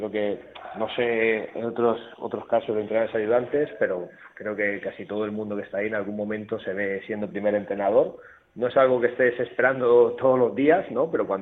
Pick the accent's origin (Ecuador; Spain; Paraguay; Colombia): Spain; Murcia, Region of Murcia; Allí en mi tierra, en Murcia, era profesor y compaginaba ambas cosas.